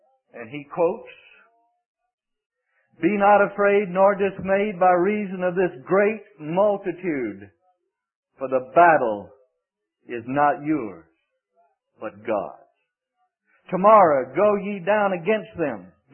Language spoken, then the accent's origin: English; Mississippi, United States; Somebody says to me, where are you from? Mississippi. That's my roots. I mean, I run as a little boy, barefoot in cotton fields.